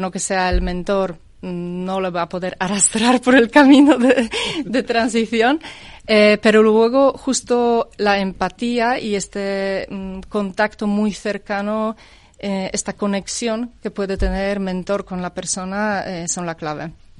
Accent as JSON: {"language": "Spanish", "country": "Poland", "second_language": "Spanish", "lives_now": "Madrid, Spain", "said": "soy polaca y pertenezco aquí a una asociación que se llama Polish Professionals in Madrid"}